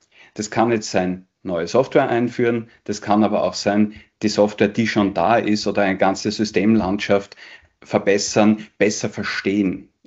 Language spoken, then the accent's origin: German; Styria, Austria; Ich komme aus der Steiermark. Ich habe in der Steiermark Tourismus gelernt